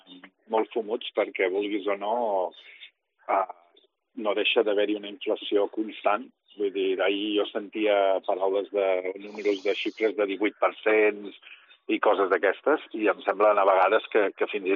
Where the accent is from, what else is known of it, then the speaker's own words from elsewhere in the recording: Girona, Catalonia, Spain; soc un nano que ha voltat molt, soc molt gironí, i m'estimo molt la terra on visc, però també entenc que jo tinc afluències i influències d'altres cultures perquè les he viscut també molt